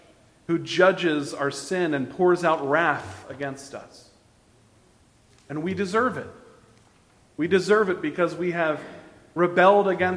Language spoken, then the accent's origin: English; Lansdowne, Pennsylvania, United States; Well, in my hometown of Lansdowne, Pennsylvania, just west of the city of Philadelphia